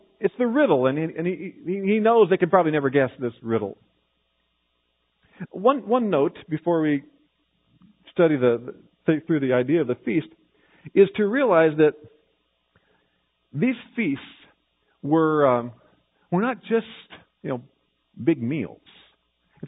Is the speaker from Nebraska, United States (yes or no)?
no; Kansas, United States; I grew up in Kansas. I thought party meant cake.